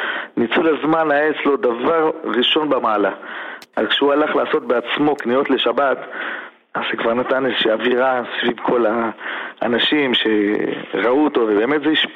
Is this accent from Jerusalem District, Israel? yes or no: yes; Jerusalem, Jerusalem District, Israel; born or raised there